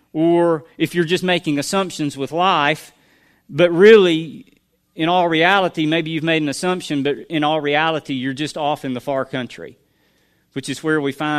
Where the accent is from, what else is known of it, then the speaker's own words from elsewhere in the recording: Cullman, Alabama, United States; I grew up in this community. I grew up in Cullman, lifelong Cullmanite, several generations.